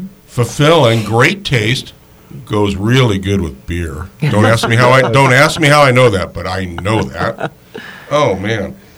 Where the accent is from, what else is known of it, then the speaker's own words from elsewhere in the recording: Alaska, United States; yes, I'm from Alaska. I'm not from Texas. Yeah. I am not that bold with heat. I'm Italian.